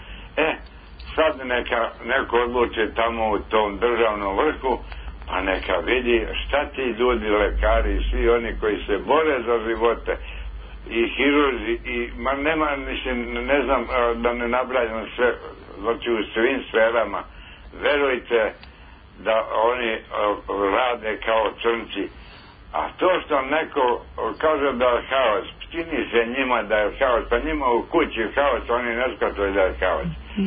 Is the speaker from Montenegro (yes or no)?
no; Guča, Šumadija and Western Serbia, Serbia; Ja sam iz Guča